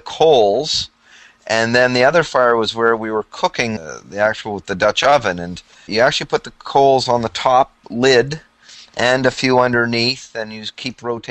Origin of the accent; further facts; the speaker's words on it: Canada; myself and my wife, being Canadian, our Thanksgiving is somewhat earlier than the American Thanksgiving.